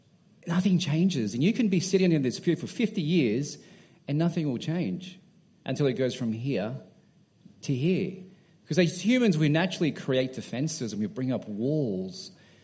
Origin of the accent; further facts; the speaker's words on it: Sydney, New South Wales, Australia; Just because I'm from Sydney